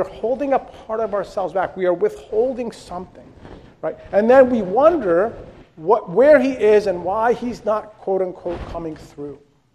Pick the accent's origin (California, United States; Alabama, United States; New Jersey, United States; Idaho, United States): New Jersey, United States; Ramsey; A number of years ago, I came across this recruiting poster in my hometown of Ramsey, New Jersey.